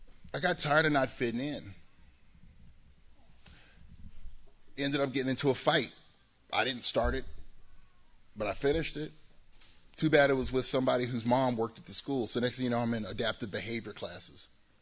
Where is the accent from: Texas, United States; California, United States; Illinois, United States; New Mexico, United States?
Illinois, United States; Chicago; But the people I grew up with in Chicago, they knew me.